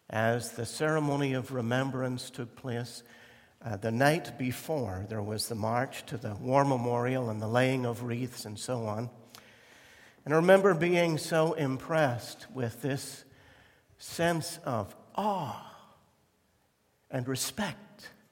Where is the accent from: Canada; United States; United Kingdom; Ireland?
Ireland; because of my background and growing up in Ireland and seeing a lot of violence and all kinds of things there.